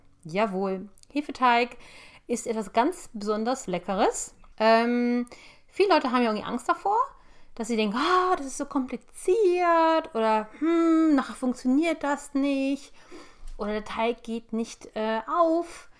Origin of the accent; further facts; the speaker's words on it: Bavaria, Germany; born there; Ich wohne sehr, sehr viele Jahre schon hier in der Gegend, am schönen Niederrhein. Aber ich bin in Bayern geboren und habe dementsprechend auch noch Verwandtschaft unten im süddeutschen Bereich.